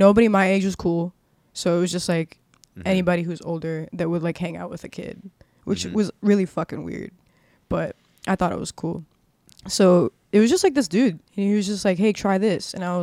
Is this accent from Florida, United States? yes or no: yes; Miami, Florida, United States; I was born and raised in Miami.